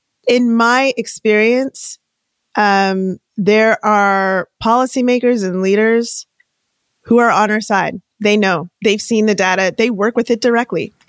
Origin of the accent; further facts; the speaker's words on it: Toronto, Ontario, Canada; now in Los Angeles, United States; So in my hometown right now, like I live in LA, but in my hometown's Toronto. In my hometown in Toronto, Canada, there's a massive car theft ring happening.